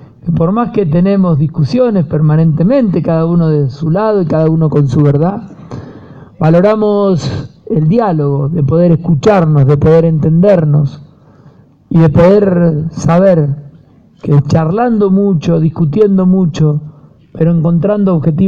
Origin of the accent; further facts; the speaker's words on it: Santa Fe, Argentina; lo que somos los santafesinos desde Buenos Aires, lo que somos quienes vivimos en el interior productivo de la República Argentina.